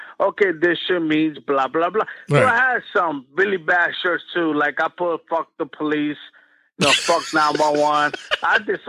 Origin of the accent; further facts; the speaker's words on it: Brooklyn, New York, United States; of course … because I'm from Brooklyn.